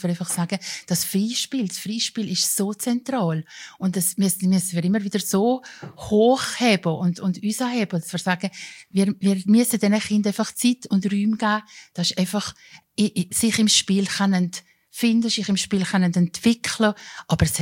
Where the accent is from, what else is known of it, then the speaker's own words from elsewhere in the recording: Valais, Switzerland; ich bin aus dem Wallis.